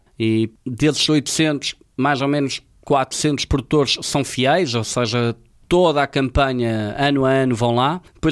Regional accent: Mirandela, Bragança, Portugal; Mirandela, por exemplo, de onde eu sou, é o concelho em Portugal com mais lagares a nível nacional.

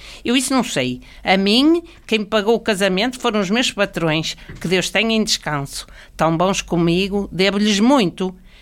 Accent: Norte, Portugal; now in Lisbon, Portugal; sou uma mulher do Norte, mas é em Lisboa que eu vivo há tantos anos que mal me lembra como era na minha terra.

